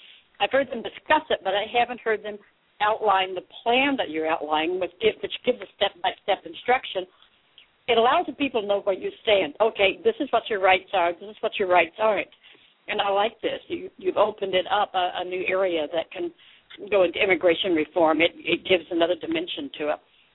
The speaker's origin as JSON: {"language": "English", "region": "Texas", "country": "United States", "said": "because I was from Texas."}